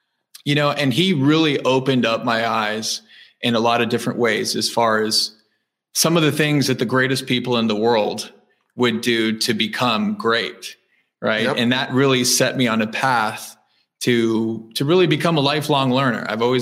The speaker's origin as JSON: {"language": "English", "town": "Toronto", "region": "Ontario", "country": "Canada", "tie": "born or raised there", "said": "But I was born and raised in Toronto."}